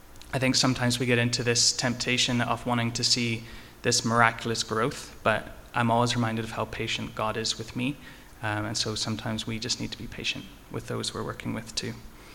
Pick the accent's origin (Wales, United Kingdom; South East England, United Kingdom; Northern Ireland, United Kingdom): Northern Ireland, United Kingdom; I grew up in Northern Ireland in a small town as well